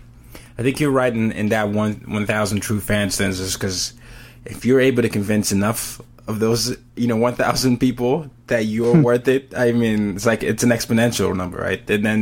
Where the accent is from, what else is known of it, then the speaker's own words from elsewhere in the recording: Nigeria; now in New York, United States; I'm a Nigerian living in New York, and you're in Australia, right?